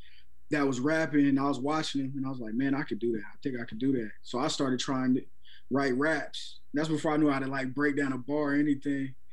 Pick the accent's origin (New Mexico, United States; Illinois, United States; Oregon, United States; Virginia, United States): Oregon, United States; Portland; Yeah, born and raised.